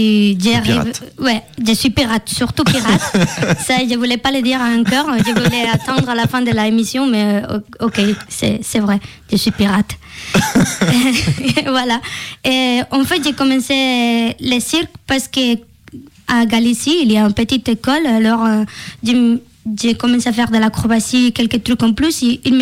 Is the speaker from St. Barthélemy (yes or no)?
no; Spain; first language es; French is a second language; now in France; Mais en fait, en espagnol, en Espagne, je suis vraiment à l'aise avec la parole.